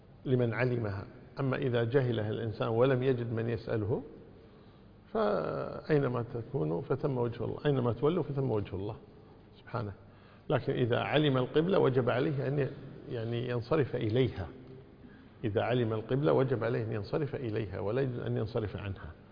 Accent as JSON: {"language": "Arabic", "country": "Kuwait", "said": "فمثلا عندنا في الكويت مثلا الجبلة جنوب غرب مثلا"}